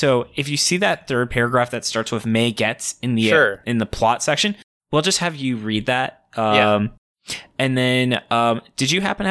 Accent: Philadelphia, Pennsylvania, United States; I'm also from Philadelphia, so Temple was definitely a school close to my heart as well.

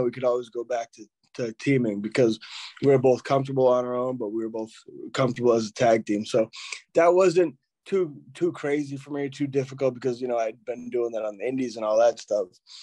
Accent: New England, United States; we're all from New England. We're all New England guys.

